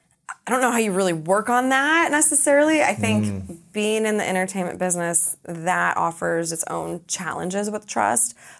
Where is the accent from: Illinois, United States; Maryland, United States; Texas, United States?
Illinois, United States; Chicago; also born or lived in Colorado; but I grew up in Chicago and Colorado. And so I live a very normal life and I'm a homebody